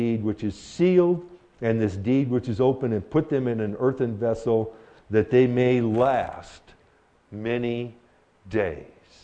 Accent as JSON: {"language": "English", "region": "California", "country": "United States", "said": "From the south. I'm from South California. Does that count?"}